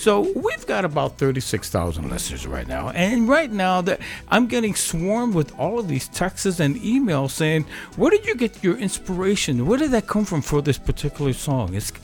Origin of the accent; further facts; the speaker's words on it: Hawaii, United States; I'm from Hawaii. You know, I'm always thinking about Hawaii as soon as the snow hits, you know.